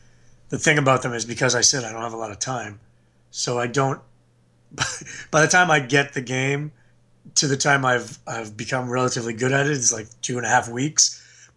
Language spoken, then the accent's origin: English; Montreal, Quebec, Canada; Montreal, where I grew up in Montreal, has a big baseball history.